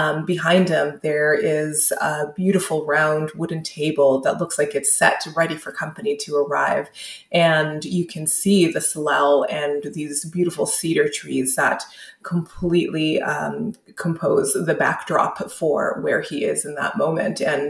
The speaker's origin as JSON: {"language": "English", "town": "Edmonton", "region": "Alberta", "country": "Canada", "tie": "born or raised there", "lives_now": "Vancouver, Canada", "said": "living in Vancouver, but also being born and raised in Amiskwichi or in Edmonton"}